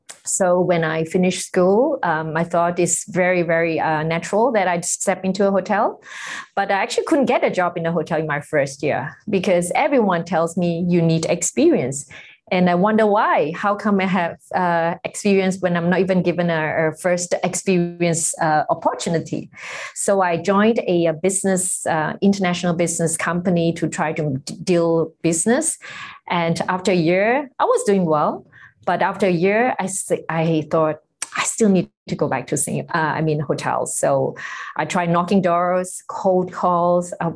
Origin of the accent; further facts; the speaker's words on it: Singapore; now in Bangkok, Thailand; I'm from Singapore. I've lived in Thailand for over 30 years, and in Thailand … for short.